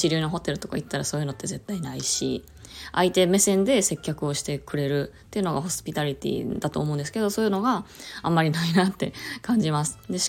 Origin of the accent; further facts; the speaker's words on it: Osaka, Japan; なんかちょっと大阪から来た身としてはびっくり。